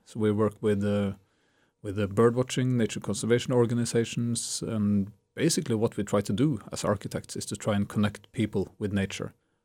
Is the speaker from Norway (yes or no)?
yes; Vardø, Finnmark, Norway; I'm visiting from Vardø. It's a small fishing village, actually, in the furthest northeast of Norway.